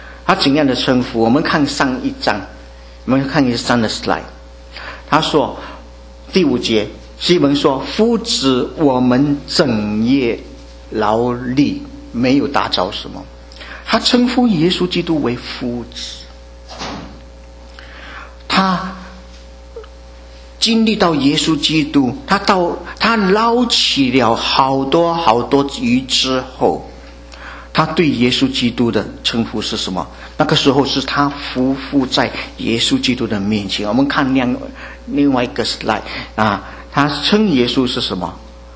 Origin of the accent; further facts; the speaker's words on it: China; 特别对我们来说，我们中国人很爱面子。